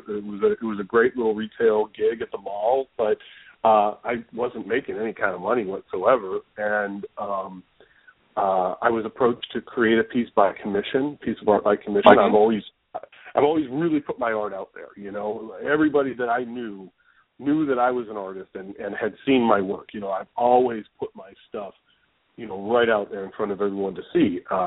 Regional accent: Erie, Pennsylvania, United States; an art gallery back in my hometown of Erie, Pennsylvania, took a look at my work

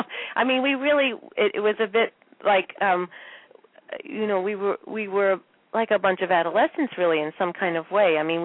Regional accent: Ohio, United States; I mean, I'm originally from Ohio.

